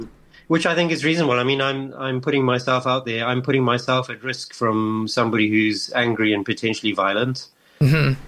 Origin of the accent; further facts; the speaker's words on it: Zimbabwe; So I grew up in Zimbabwe, and I learned to drive in Zimbabwe